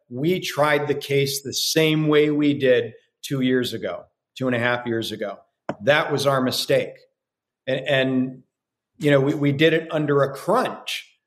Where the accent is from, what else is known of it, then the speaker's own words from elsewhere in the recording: Iowa, United States; And the last trial that he did was in my home state of Iowa.